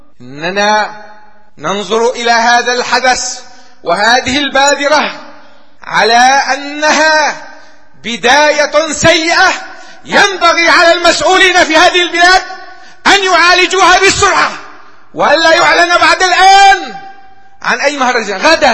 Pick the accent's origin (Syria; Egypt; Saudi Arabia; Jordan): Syria; لكنني أستنكر وأستغرب أن يدخل مثل هذا إلى بلدنا سوريا